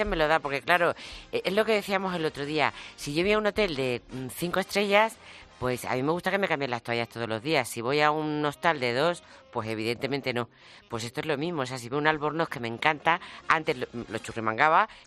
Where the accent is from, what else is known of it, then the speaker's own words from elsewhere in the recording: Region of Murcia, Spain; En mi tierra, madre mía. Mojama con almendrica frita.